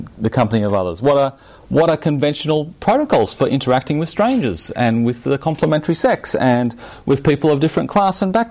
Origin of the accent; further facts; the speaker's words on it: Indonesia; Well, I grew up in Indonesia.